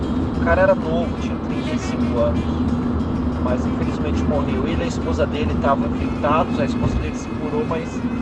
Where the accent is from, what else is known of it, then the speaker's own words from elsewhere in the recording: West Hartford, Connecticut, United States; sou de West Hartford, Connecticut.